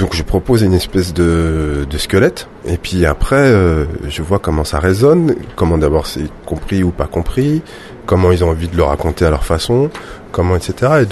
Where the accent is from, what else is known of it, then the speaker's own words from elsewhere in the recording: Paris, Île-de-France, France; also born or lived in Senegal / Dakar, Senegal / Guinea-Bissau; Moi, je suis français, je suis sénégalais, je suis bissau-guinéen, je suis parisien, je suis dakarois, je suis... voilà.